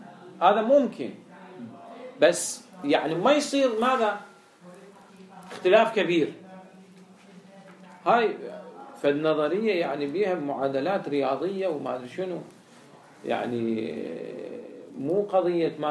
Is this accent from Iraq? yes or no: yes; Iraq; هاي اللي انقرضت عندنا بالعراق